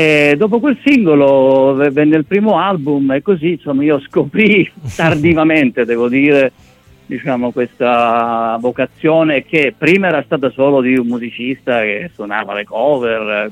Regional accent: Sicily, Italy; Sì, io sono siciliano

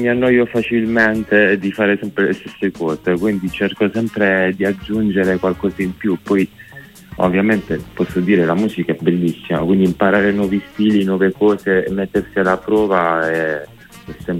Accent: Taranto, Apulia, Italy; perché mi sono ritrasferito in Puglia, io sono di Taranto

